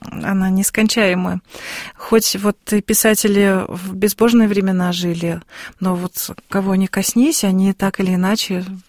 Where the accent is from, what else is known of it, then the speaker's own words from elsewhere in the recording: Urals, Russia; Я говорю, никоим образом, я уральская казачка.